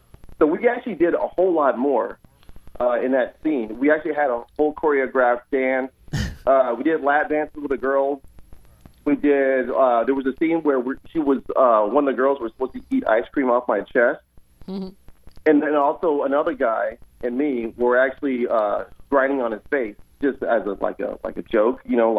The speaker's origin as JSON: {"language": "English", "region": "Texas", "country": "United States", "said": "I wish I was, though, but because I'm actually from Texas. I went to school in the University of Texas."}